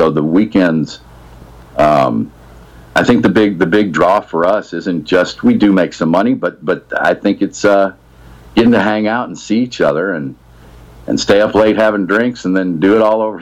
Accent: St. Louis, Missouri, United States; I'm a St. Louis guy. I grew up in St. Louis. I live in St. Louis again. I moved back to my hometown.

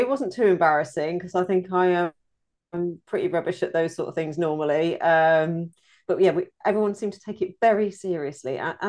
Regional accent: South East England, United Kingdom; moved away; I'm originally from Oxfordshire, but I've lived in various places around the UK, and we moved to the area just under a year ago now, actually. And this is the furthest north I've lived

